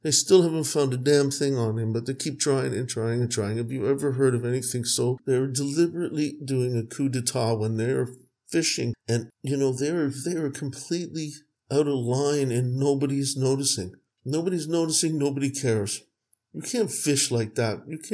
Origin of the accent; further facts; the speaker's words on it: Canada; I don't know, I'm Canadian, but obviously it's that gun lobby thing in the US